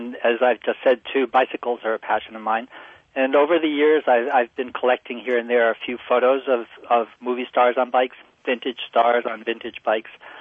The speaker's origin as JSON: {"language": "English", "town": "Manhattan", "region": "New York", "country": "United States", "tie": "born or raised there", "said": "I grew up in New York, in Manhattan, and learned to ride when I was a kid."}